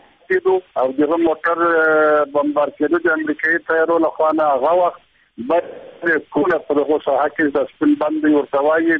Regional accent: Ghazni, Afghanistan; زه هم د غزنی سړی یم

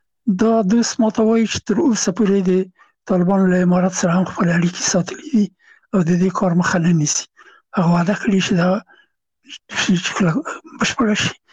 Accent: Afghanistan; چې زه هم افغان یم

